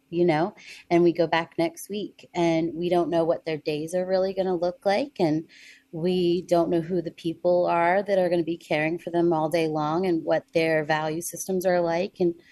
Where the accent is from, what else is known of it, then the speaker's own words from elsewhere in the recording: Johnstown, Pennsylvania, United States; I'm from Johnstown, Pennsylvania